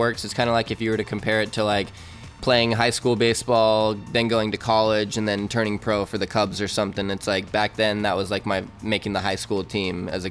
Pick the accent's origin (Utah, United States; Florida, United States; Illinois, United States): Utah, United States; now in California, United States; Being as I grew up in Utah, it was kind of hard during the winter to keep skateboarding with the snow and everything.